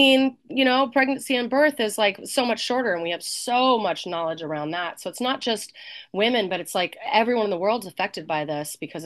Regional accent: Provo, Utah, United States; I grew up Mormon. I'm from Provo, Utah.

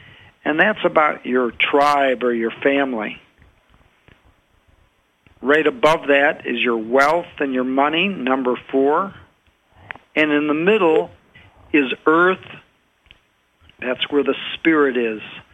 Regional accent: England, United Kingdom; accent: English; Well, it's my English accent.

